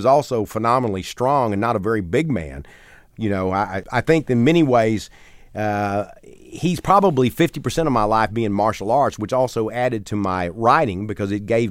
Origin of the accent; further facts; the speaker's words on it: Mount Enterprise, Texas, United States; also born or lived in Gladewater; I was born in Gladewater, but we lived in a place called Mount Enterprise.